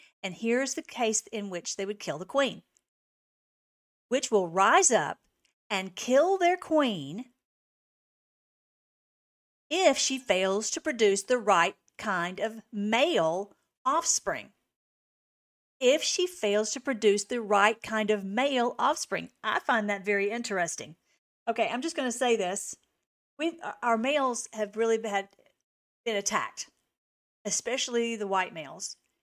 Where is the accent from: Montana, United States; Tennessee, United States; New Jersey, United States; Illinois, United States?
Tennessee, United States; I think you might know that I'm originally from Tennessee.